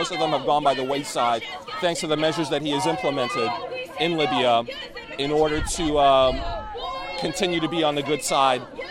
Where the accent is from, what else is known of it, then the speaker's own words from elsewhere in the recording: Iran; Yeah, full disclosure, yes. I'm from Iran.